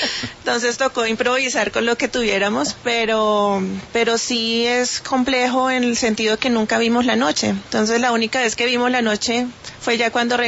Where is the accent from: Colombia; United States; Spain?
Colombia; nosotros como colombianos, que venimos del trópico, que no tenemos estaciones, que nuestras temperaturas son constantes